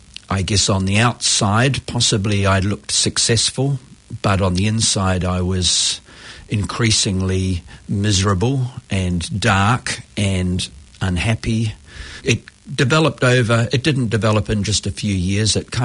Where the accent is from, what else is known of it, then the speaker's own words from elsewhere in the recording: Pakuranga, Auckland, New Zealand; moved away; I'm a Kiwi, but I got sober overseas. I was brought up in Pakuranga and went to just regular, did regular New Zealand things as a kid